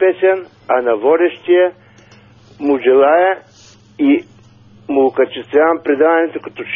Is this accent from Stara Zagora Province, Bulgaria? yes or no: yes; Stara Zagora, Stara Zagora Province, Bulgaria; съм от Стара Загора.